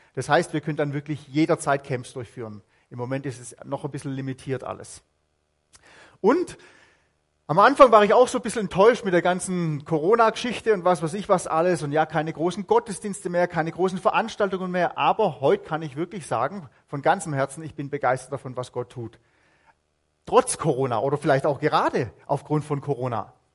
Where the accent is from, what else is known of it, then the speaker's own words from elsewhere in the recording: Southern Germany, Germany; Ich bin aus Süddeutschland.